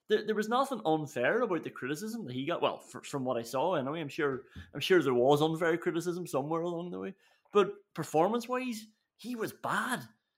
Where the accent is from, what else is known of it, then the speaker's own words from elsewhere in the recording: Ireland; Let's be honest, we're Irish, but we're Irish